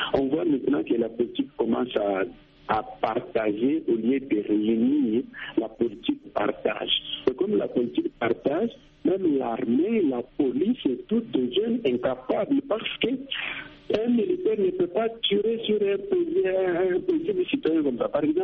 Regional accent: Katanga, DR Congo; moi je suis du Katanga

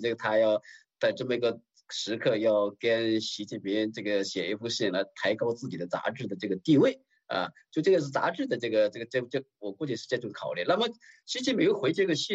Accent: China; 我们中国人从老子孔开始，孔子开始就几千年

